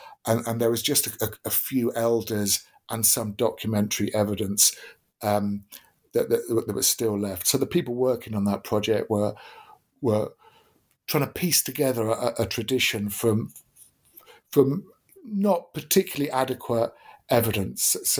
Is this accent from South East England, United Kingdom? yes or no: yes; Deal, South East England, United Kingdom; And I remember, like, growing up in Deal in Kent, there was one tattoo studio there